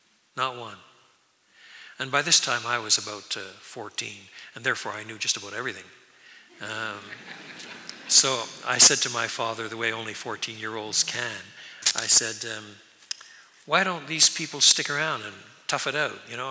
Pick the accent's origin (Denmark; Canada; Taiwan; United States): Canada; Quebec; Well, I was brought up in French Canada. Canada is about one-third French, two-thirds English. I was brought up on the French part.